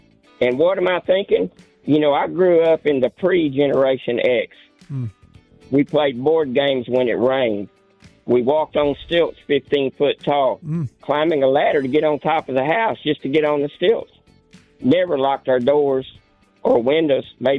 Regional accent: Pleasant Grove, United States; Boulevard to flirt with the girls in Pleasant Grove. And the greatest thing that ever happened to me was growing up in the Grove.

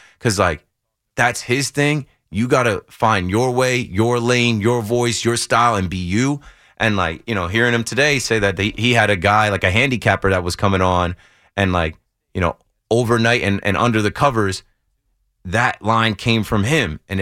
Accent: New Jersey, United States; Like, I'm not from New York. I'm from New Jersey.

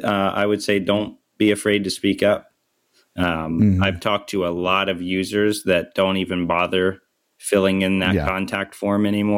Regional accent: Ohio, United States; I grew up in Ohio where there's jelly factories all throughout the state.

